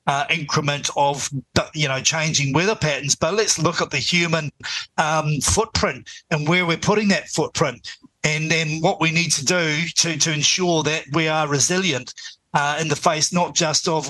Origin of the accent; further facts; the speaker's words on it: Napier, Hawke's Bay, New Zealand; Gabrielle was a tale of two cities, Hastings, which had electricity all the way through, and my hometown, Napier, which didn't.